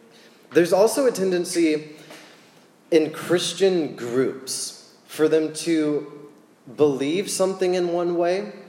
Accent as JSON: {"language": "English", "country": "United States", "said": "American. Just because I'm American."}